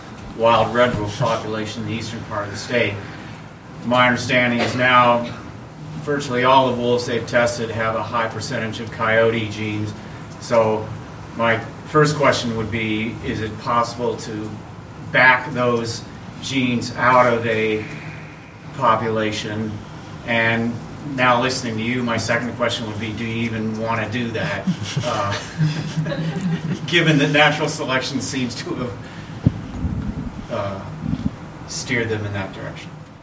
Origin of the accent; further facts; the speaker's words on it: North Carolina, United States; from North Carolina